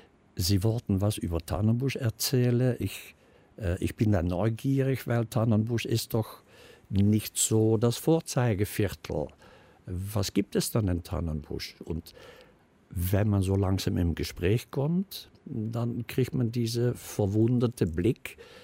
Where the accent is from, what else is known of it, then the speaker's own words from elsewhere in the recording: Netherlands; now in Bonn, Germany; Ich bin Niederländer, ja.